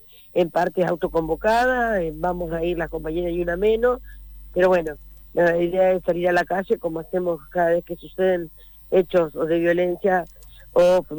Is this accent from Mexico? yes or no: no; Cipolletti, Río Negro, Argentina; porque somos de acá, somos de Cipolletti, toda nuestra vida, tenemos nuestra familia